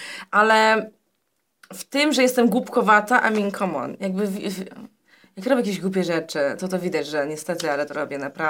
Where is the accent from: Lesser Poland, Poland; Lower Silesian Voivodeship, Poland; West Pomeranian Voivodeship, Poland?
Lower Silesian Voivodeship, Poland; Jelenia Góra; ile czasu zajmie mi w Polsce, jestem z Jeleni